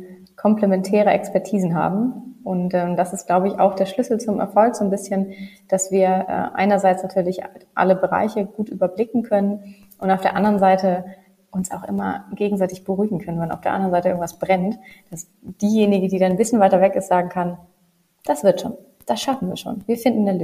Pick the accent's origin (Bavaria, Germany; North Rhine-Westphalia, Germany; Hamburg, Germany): Hamburg, Germany; Ich muss auch was gestehen, ich bin Hamburgerin.